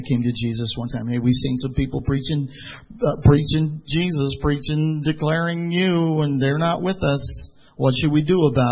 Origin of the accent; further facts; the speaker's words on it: San Francisco, California, United States; I'm from San Francisco. Hello. You're ready to kill it. I live next door to New Orleans.